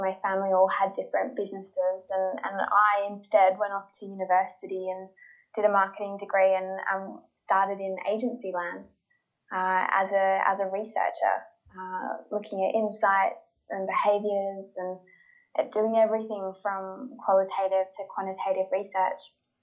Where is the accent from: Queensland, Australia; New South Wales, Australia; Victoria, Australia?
New South Wales, Australia; Sydney; Well, like you, I'm an Australian, so I grew up in Sydney, and had a lovely life as a kid